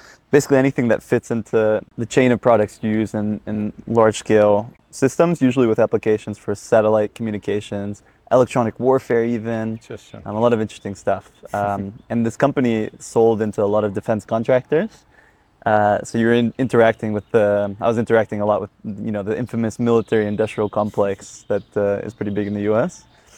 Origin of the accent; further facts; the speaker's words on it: Dallas, Texas, United States; I grew up in Texas, Dallas specifically, and I lived age 0 to 22 there. I went to university in Dallas as well